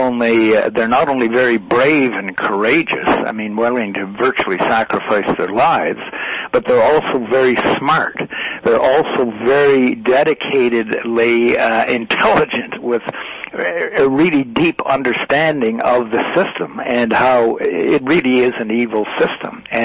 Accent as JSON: {"language": "English", "country": "Canada", "said": "I'm from Canada."}